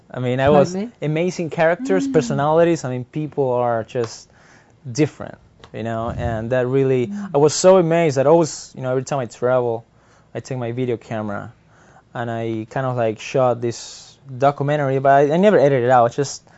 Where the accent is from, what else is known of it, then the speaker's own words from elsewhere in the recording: Argentina; English is a second language; moved away as an adult; now in United States; First came to Berkeley in 1997. I was 19 years old. I'm originally from Argentina, and I wanted to study English.